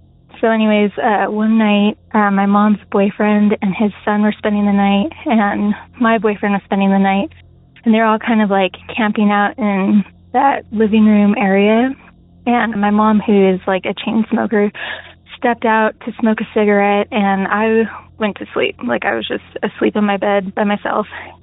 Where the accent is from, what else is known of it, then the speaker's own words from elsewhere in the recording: California, United States; now in Missouri, United States; Both of them actually take place in Southern California. That's where I'm from.